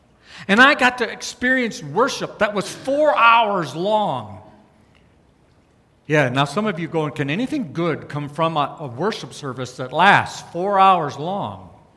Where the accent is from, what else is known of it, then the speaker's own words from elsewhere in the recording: South Dakota, United States; So can anything good come from North Dakota as I'm growing up in South Dakota?